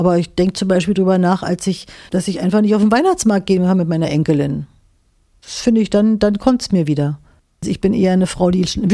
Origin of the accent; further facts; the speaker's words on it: Berlin, Germany; Ich bin ja Berlinerin, habe da noch Freunde, also das ging alles.